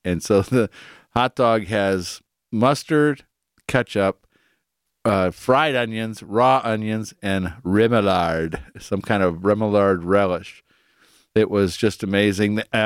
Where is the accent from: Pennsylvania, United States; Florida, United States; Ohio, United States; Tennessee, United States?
Ohio, United States; Cleveland; Reminds me of my old days growing up in Cleveland in the 60s and 70s.